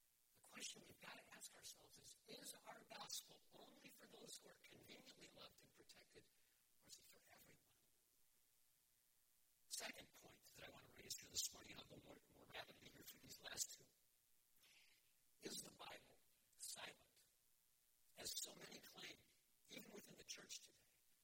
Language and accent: English; Detroit, Michigan, United States; a little black baby girl of about 5 to 6 months of gestation from a dumpster behind an abortion clinic in my hometown in Detroit.